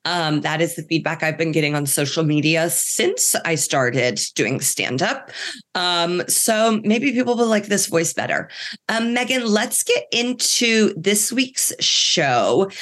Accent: Ireland; We are Irish lasses.

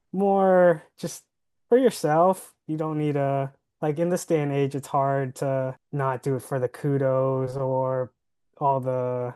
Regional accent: Virginia Beach, Virginia, United States; 31 years old, born and raised in Virginia Beach.

